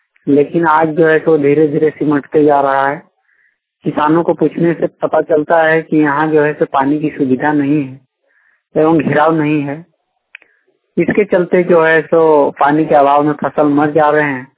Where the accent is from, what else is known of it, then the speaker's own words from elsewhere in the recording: Kheradawara, Jharkhand, India; खेड़ावाड़ा पंचायत चेता प्रखंड तुपचांची जिला धनबाद का निवासी हूँ।